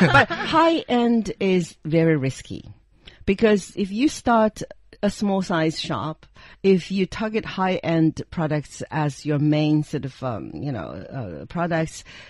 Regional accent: Shanghai, China; I recall my childhood. I came from Shanghai, and then we used to have the community local shops where I can buy candies

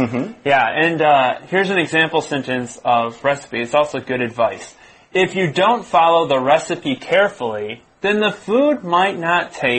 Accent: United States; The Mexican food I grew up with in the United States is called Tex-Mex.

